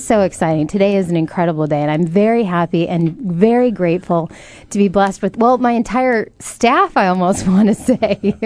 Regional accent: Alaska, United States; Now, growing up in Alaska and with my mother being completely sports retarded, clueless, I didn't know anything about anything

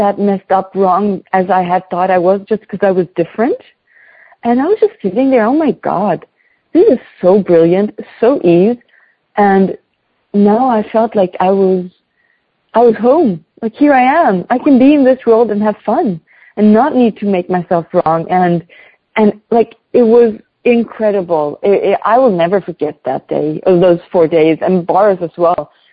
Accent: Germany; And I grew up also in Germany. It's like hard work, energy, and everything.

